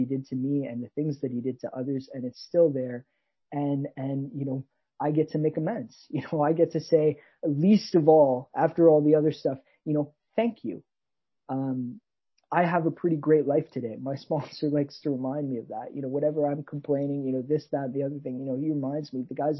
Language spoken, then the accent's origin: English; Canada; accent: Canadian; I hope, you know, my Canadian accent isn't coming out, you know, too hard here